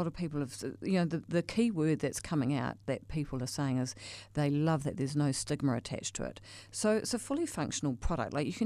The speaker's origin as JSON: {"language": "English", "country": "New Zealand", "said": "it just takes the fear out of letting your kids get outdoors and being Kiwi kids, you know. We sort of cotton wool them a bit"}